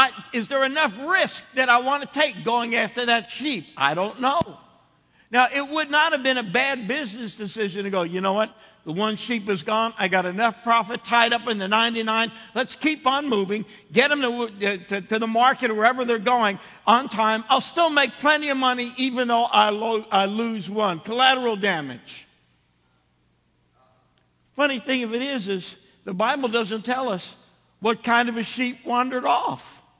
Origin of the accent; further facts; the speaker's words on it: Northeast, United States; I guess that's because I'm a Yankee from the Northeast.